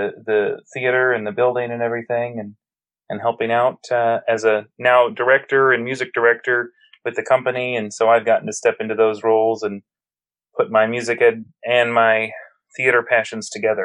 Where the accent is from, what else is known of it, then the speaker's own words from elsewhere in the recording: Ohio, United States; So I am from Northeast Ohio, the farthest south part of Northeast Ohio that you can get and still call it Northeast.